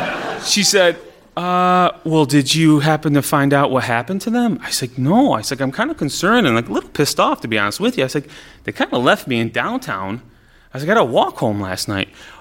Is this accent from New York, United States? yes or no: yes; Utica, New York, United States; this is another thing that males growing up in Utica know.